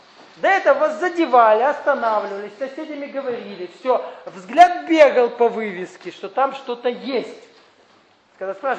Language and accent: Russian; Caucasus, Russia; also born or lived in Siberia; Я родился в Сибири, потом родители переехали на Кавказ.